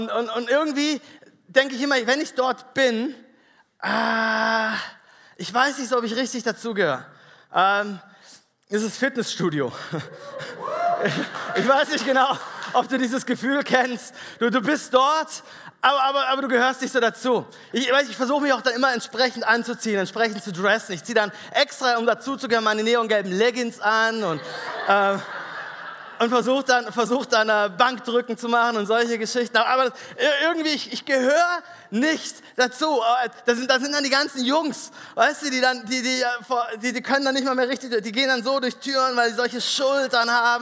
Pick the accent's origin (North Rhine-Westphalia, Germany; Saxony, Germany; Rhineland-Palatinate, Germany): North Rhine-Westphalia, Germany; Düsseldorf; Ich komme aus Düsseldorf. Die Stadt am Rhein, die eine Erstligamannschaft hat, ab nächstem Jahr.